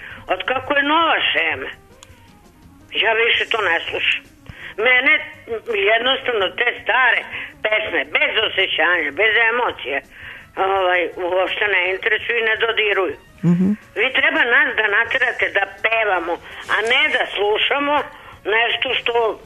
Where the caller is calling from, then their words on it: Zemun, Belgrade, Serbia; Ne, ja sam iz Zemuna, dobar dan.